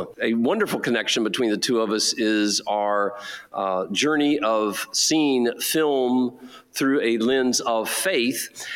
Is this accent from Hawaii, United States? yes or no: no; Texas, United States; He was the pastor over at my hometown church back in Texas.